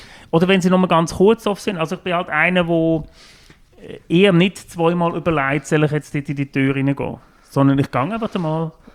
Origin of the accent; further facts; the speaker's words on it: Switzerland; now in Berlin, Germany; Ich bin halber Deutsche, ich habe die Schweizer Staatsbürgerschaft abgegeben quasi.